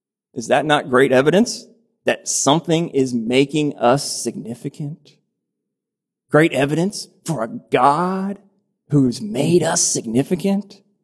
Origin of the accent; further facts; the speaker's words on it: United States; born there; If you know me, you believe I was born in America, because I've told you so, and you've got other good reasons. My accent probably gives a bit of it away